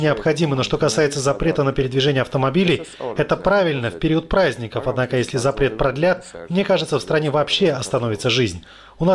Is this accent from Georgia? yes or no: yes; Georgia; мы, грузины, обычно устраиваем целые сборища на могилах наших родных.